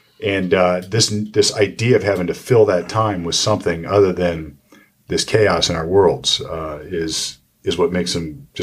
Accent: Sunbury, Ohio, United States; I grew up in Well, I went to Big Walnut High School up in Sunbury, and it was a rural community at the time.

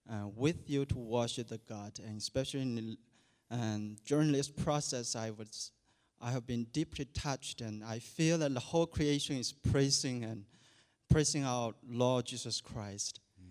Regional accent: Beijing, China; English is a second language; I'm from Beijing, from China

